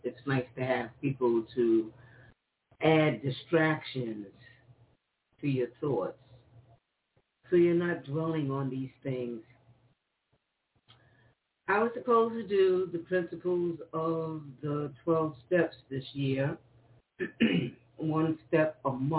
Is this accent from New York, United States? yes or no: yes; New York, United States; also born or lived in Utah; So, you know, I grew up in Harlem, New York, and that was one lifetime. And then I moved to Utah.